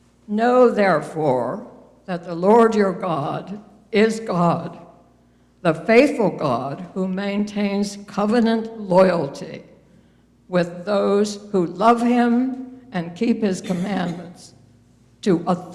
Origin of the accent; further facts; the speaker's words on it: Garkida, Adamawa, Nigeria; born there; during which time I was born in Garkita.